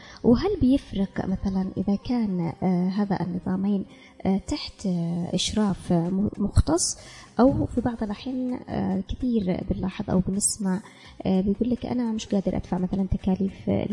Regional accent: Yemen; لكن إحنا مثلا في مجتمعنا اليمني كثير من السيدات بتقول لك

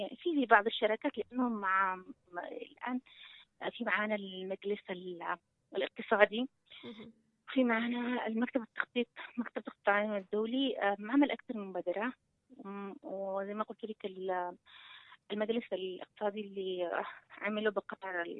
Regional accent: Taiz, Taiz Governorate, Yemen; ضعف التنسيق أكبر مشكلة عندنا في تعز

